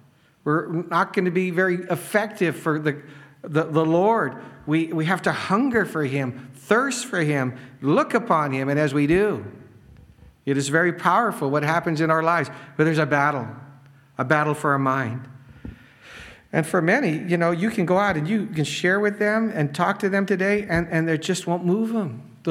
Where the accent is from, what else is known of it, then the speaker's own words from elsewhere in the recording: United States; I'm an American.